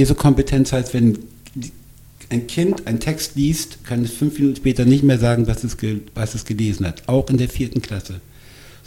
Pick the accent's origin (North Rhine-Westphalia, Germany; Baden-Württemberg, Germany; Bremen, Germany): Bremen, Germany; Und für mich zum Beispiel als Bremer, und ich bin total gerne Bremer, ich bin sehr gerne hier